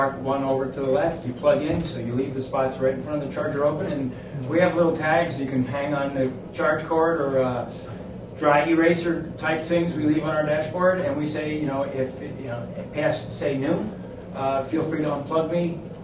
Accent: Averill Park, New York, United States; I'm from Avril Park, east of Troy.

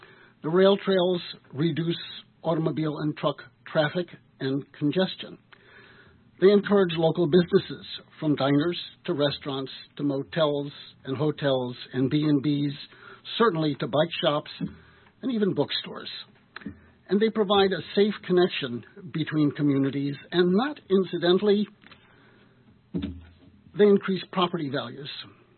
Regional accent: Ellenville, New York, United States; born there; I was born in Ellenville in 1949.

